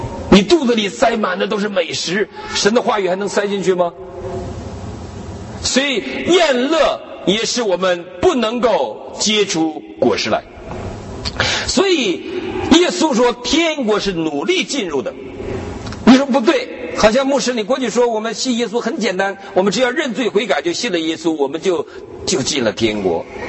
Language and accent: Chinese; Northeast China, China; 我们东北人都知道什么叫好土，